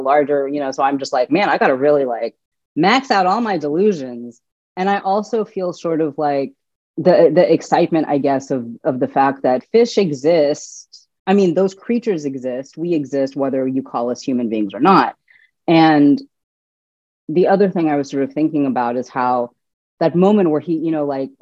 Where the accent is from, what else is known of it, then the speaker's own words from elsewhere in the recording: Bangladesh; terms in Hindi, which I do not know because I'm not Indian, I'm Bangladeshi.